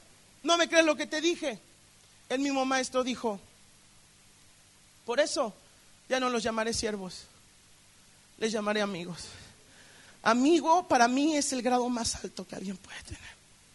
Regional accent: Mexico; me cuesta la cabeza en México. Un día enfrente de todo el comité ejecutivo en mi país les dije

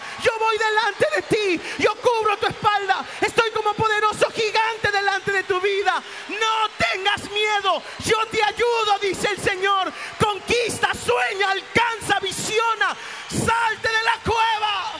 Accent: Mexico; now in Argentina; Bueno, soy mexicano, estoy aprendiendo a hablar argentino.

